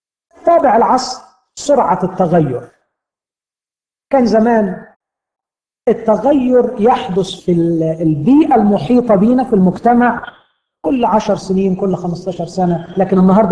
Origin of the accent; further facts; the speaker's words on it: Alexandria, Alexandria Governorate, Egypt; لاحظت في الفترة الأخيرة بسبب الربكة اللي عندنا في اسكندرية